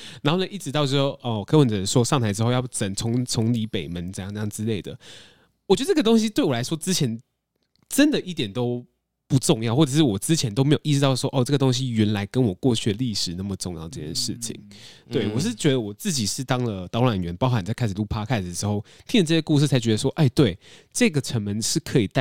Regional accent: Taiwan

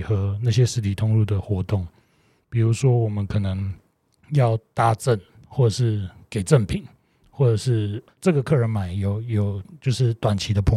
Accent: Taiwan; 像我们台湾人吧，华人我们都是被儒家思想的教育

